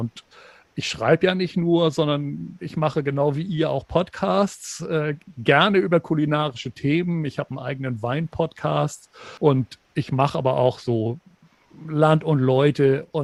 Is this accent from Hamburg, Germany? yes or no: yes; Hamburg, Germany; Also ich bin in Hamburg geboren, bin hier auch zur Schule gegangen, habe hier studiert und hier mein Examen gemacht